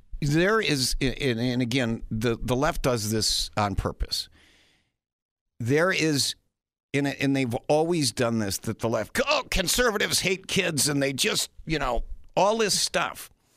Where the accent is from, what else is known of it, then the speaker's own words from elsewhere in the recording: Clintonville, Ohio, United States; I went to public schools. I grew up in Clintonville.